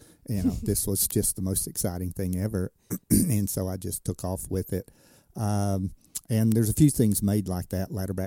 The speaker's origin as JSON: {"language": "English", "town": "Kingsport", "region": "Tennessee", "country": "United States", "tie": "born or raised there", "said": "Well, I grew up in Kingsport. I knew Jonesboro. Nobody came to Jonesboro, you know."}